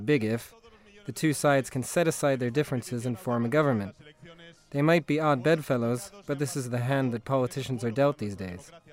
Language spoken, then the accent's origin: English; Austria; English is a second language; I'd draw your attention to my home country of Austria.